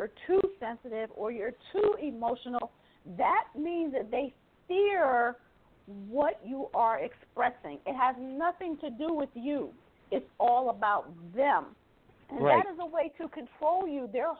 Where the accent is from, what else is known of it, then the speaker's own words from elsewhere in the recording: Kentucky, United States; I'm from Kentucky. I'm the ambassador for the state of Kentucky for NASCA.